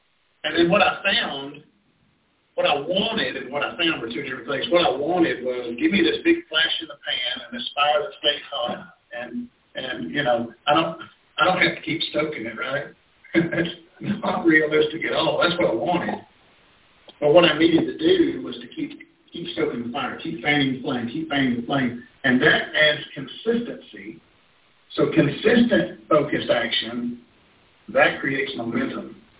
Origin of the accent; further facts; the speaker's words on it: Cleveland, Tennessee, United States; I started in my hometown in Tennessee, Cleveland, Tennessee, just north of Chattanooga.